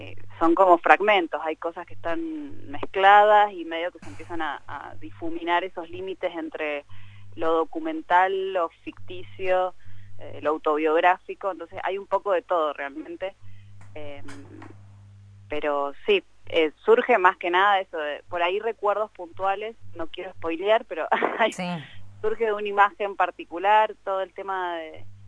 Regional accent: Mendoza, Argentina; siendo mendocinos sabemos bien de que no es algo imposible.

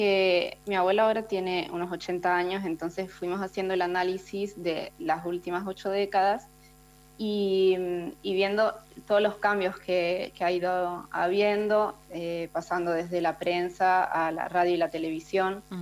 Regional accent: Argentina; now in Italy; cada vez que me presento y digo que soy argentina

